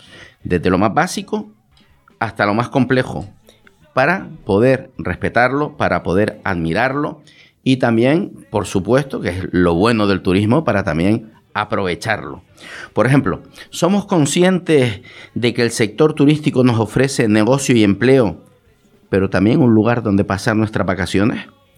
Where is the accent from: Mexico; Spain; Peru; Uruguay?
Spain; Canary Islands; accent: Canarian; yo soy de las Islas Canarias, de España, y de ahí este acento que escuchan cada semana.